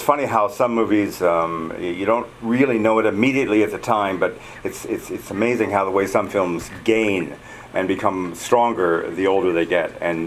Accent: Wilton, Connecticut, United States; I come from Wilton.

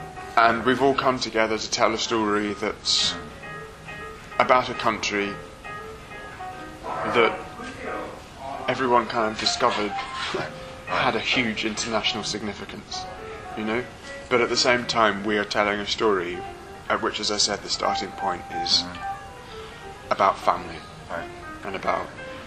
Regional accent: London, United Kingdom; when people ask me where I'm from, the most comfortable thing I have saying really is that I'm British and I'm a Londoner. But I'm also, I say British Egyptian, but I'm a Londoner, you know, because London's my home.

